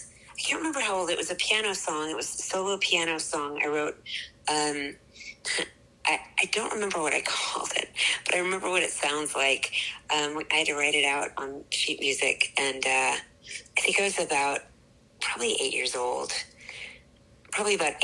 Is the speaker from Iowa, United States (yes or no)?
no; Dallas, Texas, United States; So I was raised mainly in Dallas. I went to an all girls school from second grade to 12th grade.